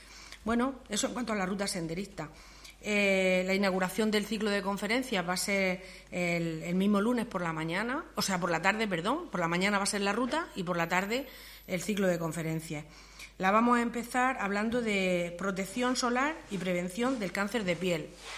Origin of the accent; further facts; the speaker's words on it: Cartagena, Region of Murcia, Spain; a ver si somos muchísimos cartageneros los que vamos a hacer esta ruta.